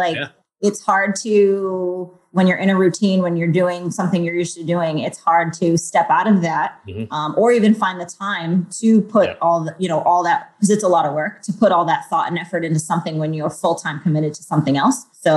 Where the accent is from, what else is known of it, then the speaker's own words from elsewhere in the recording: Freetown, Massachusetts, United States; also born or lived in Boston; So I'm born and raised in Massachusetts, down in the South Coast area. Grew up in Freetown, Mass. Went to Framingham State College, lived in Boston all through my 20s.